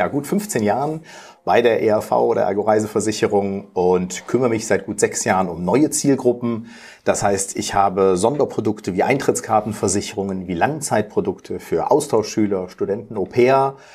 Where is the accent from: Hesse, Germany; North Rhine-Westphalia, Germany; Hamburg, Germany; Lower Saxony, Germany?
North Rhine-Westphalia, Germany; Cologne; als Kölner